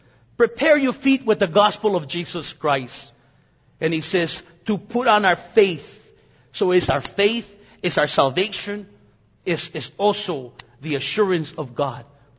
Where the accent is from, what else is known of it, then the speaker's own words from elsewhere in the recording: United States; I'm an American. And therefore, as an American, I have a posture. I'm an American citizen.